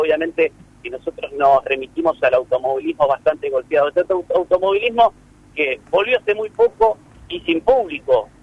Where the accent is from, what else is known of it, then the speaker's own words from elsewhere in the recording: Concordia, Entre Ríos, Argentina; yo soy de Concordia, la provincia de Entre Ríos.